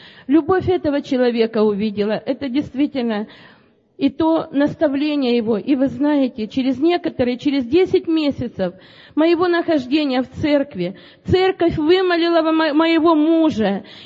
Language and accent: Russian; Donetsk, Donetsk Oblast, Ukraine; Я из Донецка приехала.